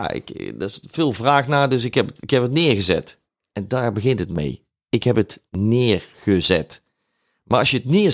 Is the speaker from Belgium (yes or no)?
no; Netherlands; En dat zit ook eigenlijk in het DNA van ons als Nederlanders